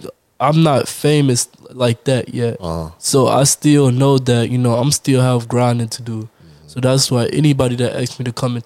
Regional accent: Chicago, Illinois, United States; born there; Yeah, I was born in Chicago.

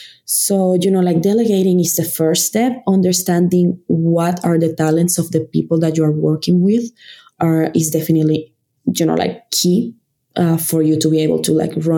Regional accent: Venezuela; now in United States; I'm Latino myself. I'm from Venezuela.

